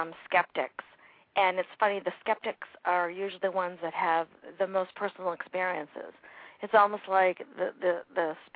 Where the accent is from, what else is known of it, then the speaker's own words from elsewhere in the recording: New Hampshire, United States; And I grew up in New Hampshire, very small towns, old homes, things happened.